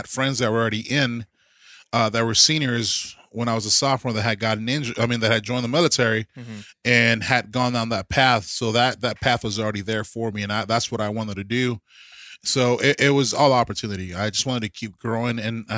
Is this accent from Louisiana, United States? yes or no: no; Texas, United States; Football became life for me, you know, as any Texan, man.